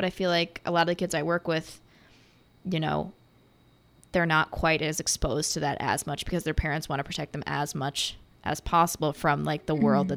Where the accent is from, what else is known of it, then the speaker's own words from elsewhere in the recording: Madison, Wisconsin, United States; growing up in Madison, at least for me, I've kind of grown up in this blue bubble